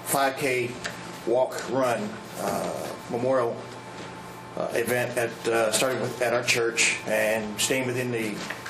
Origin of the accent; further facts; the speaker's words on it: Berlin, Maryland, United States; now in Snow Hill, United States; from Berlin. I live in Snow Hill now, but I still raid my mother's refrigerator from time to time, so I'm still actively in Berlin.